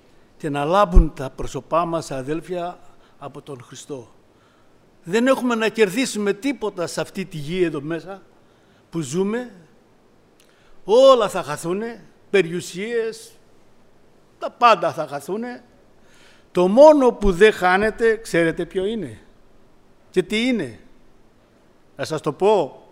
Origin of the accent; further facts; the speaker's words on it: Pyrgos, Western Greece, Greece; Όσοι δεν με ξέρετε, είμαι από τον Πύργο.